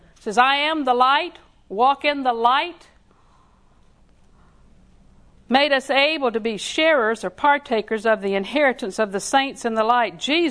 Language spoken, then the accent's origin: English; Auburndale, Florida, United States; One day, when we first moved to Lakeland, I was raised in Auburndale.